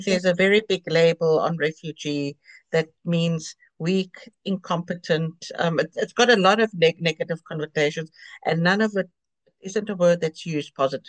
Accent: South Africa; now in Greece; I mean, it's hard for me because I grew up in South Africa, so I never used the bus. I used the car. I moved to Greece and I had a car.

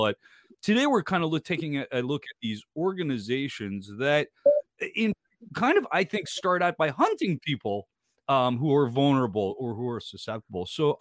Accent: New Jersey, United States; I mean, I come from North Jersey and with a bunch of Polish people, they're not going to let me get away with not coming to visit every once in a while.

